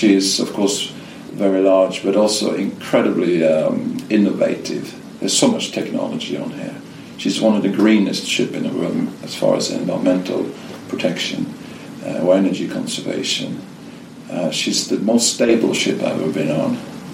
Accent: Bergen, Vestland, Norway; English is a second language; I did grow up in the busiest cruise port in Northern Europe, my hometown of Bergen, which is the gateway to the beautiful fjords of the west coast of Norway.

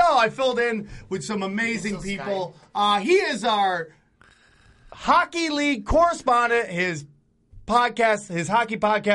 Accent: Los Angeles, California, United States; they automatically hate me because I'm from Los Angeles, which means I'm a fake comic.

